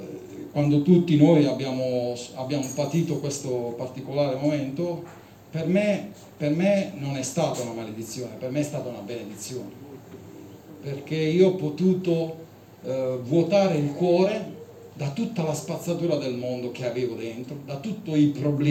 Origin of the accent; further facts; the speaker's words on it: Southern Italy, Italy; per chi non mi conosce, dal mio accento si capisce che sono del sud Tirolo, ma molto sud, è poco Tirolo.